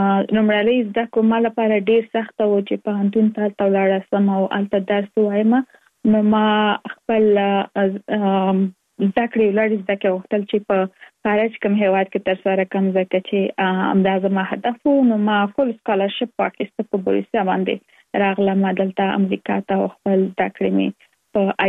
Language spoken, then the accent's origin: Pashto; Kabul, Afghanistan; now in Virginia, United States; زه اف کورس د افغانستان یم. په افغانستان کې زیږیدلې، کومري ستکه مې په افغانستان په کابل کې تر سره کړې دي